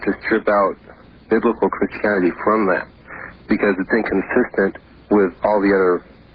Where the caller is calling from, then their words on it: Seattle, Washington, United States; from Seattle.